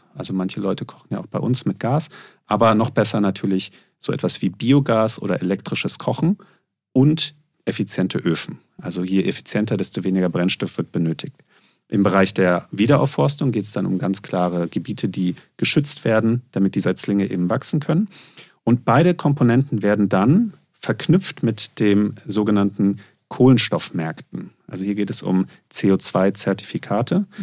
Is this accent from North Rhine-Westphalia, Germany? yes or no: yes; Cologne, North Rhine-Westphalia, Germany; bei mir ist es doch stark an meine Kindheit und auch an den Ort, also ich komme aus Köln, geknüpft.